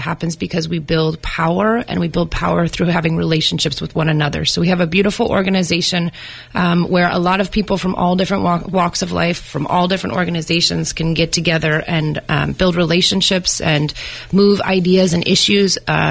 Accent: Sonoma County, California, United States; I'm born and raised in Sonoma County, and I actually did some environmental organizing for quite some time

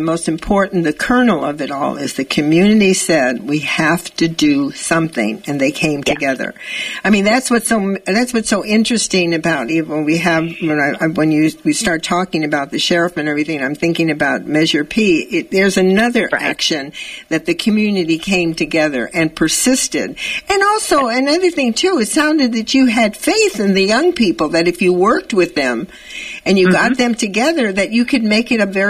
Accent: Los Angeles, California, United States; born there; You know, I was born in East LA too. Boyle Heights.

